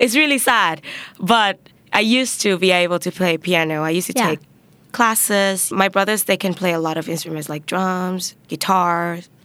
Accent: Phuket, Thailand; English is a second language; I grew up in Phuket for 8 years.

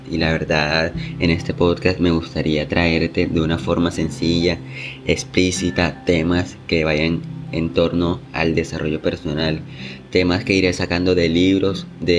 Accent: Barranquilla, Atlántico, Colombia; also born or lived in Soledad; tengo 19 años. Estudié en un colegio público, soy de Barranquilla, Colombia, y estudié en un colegio Soledad, pues la mayoría de mi vida he vivido en Soledad prácticamente

